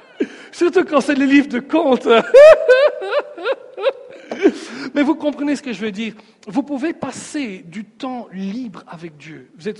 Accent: Sicily, Italy; Moi, je viens de la Sicile, hein, attention. Hein. On est plein de couteaux en Sicile, hein.

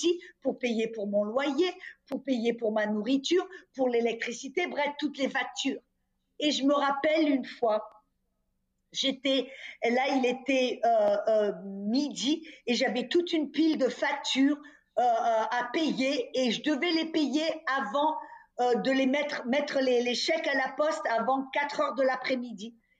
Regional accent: France; moved away as an adult; now in United States; Parce que quand je suis partie de la France en tant que toute jeune femme et que je suis partie pour les États-Unis, je n'avais vraiment rien.

